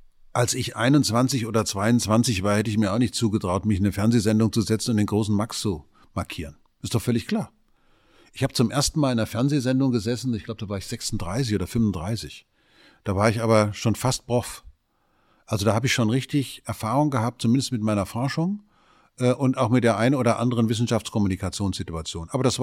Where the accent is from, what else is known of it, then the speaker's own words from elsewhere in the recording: Hesse, Germany; Also ich komme aus Oberhessen